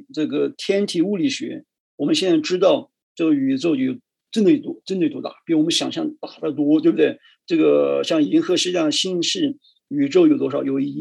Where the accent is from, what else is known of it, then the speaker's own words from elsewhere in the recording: China; 我们中国人，我好像从来没有在中国的那个文化这个书里面或小说里面或诗歌里面很少用这个新郎和勇士来形容太阳